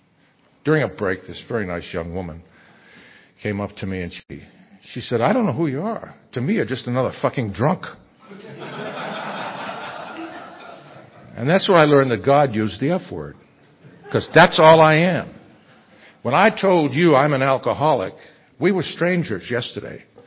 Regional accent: New England, United States; And I grew up in New England. I love to drive in snow.

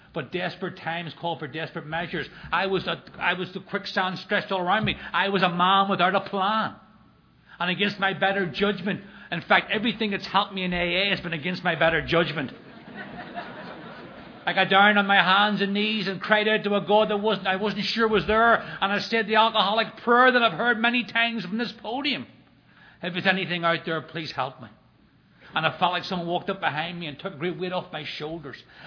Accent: Northern Ireland, United Kingdom; I grew up in Northern Ireland

